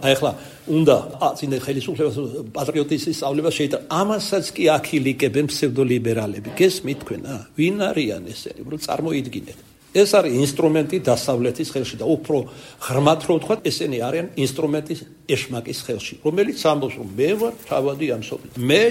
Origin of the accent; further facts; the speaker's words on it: Kartli, Georgia; ქართლელი ვარ მეცა და ქართლურად გეტყვით.